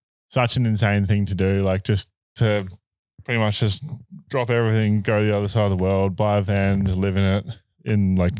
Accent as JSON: {"language": "English", "country": "Australia", "tie": "born or raised there", "moved": "as an adult", "lives_now": "Queenstown, New Zealand", "said": "growing up in Australia, all it is racing, really. Like, it's only just sort of now starting to become not. I haven't been back to, like, lived in Australia for probably 7 years now. I live in Queenstown."}